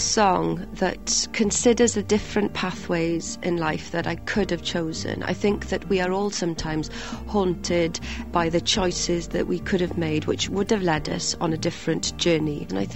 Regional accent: Wales, United Kingdom; as a Welsh woman, I feel very strongly about.

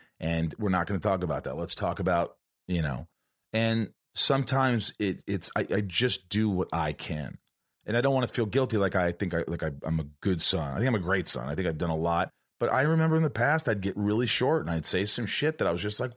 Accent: Indiana, United States; also born or lived in New York; No, I grew up in Indiana, but I was born in New York.

